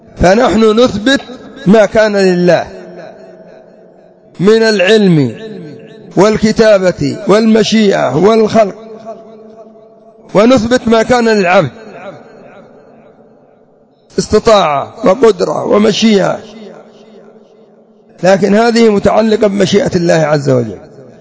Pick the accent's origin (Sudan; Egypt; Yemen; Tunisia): Yemen; عندنا في اليمن رافضة اليمن قدرية معتزلية